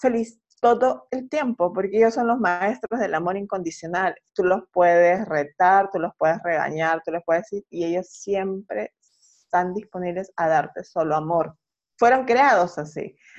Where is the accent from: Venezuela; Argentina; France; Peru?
Peru; yo como buena peruana